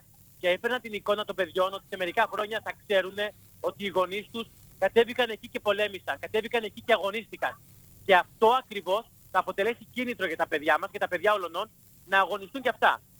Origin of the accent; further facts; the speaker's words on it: Macedonia, Greece; εμείς ως Μακεδόνες, ως Έλληνες, ως ομογενείς, ξέρουμε να απαντάμε με αυτό που έχουμε.